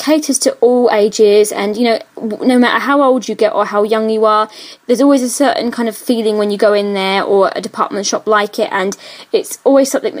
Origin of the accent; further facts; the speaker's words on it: United Kingdom; some people would probably call me quite classic and quite kind of English looking, because I do have that fair complexion. And you know, the colourings that would suggest that I'm a Brit from the UK, where we get no sun whatsoever.